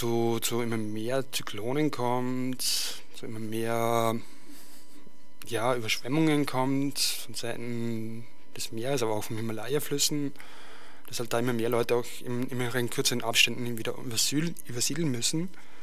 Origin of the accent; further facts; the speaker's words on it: Vienna, Austria; aber das kann mir hier als Wiener unsportlicher Mensch relativ wurscht sein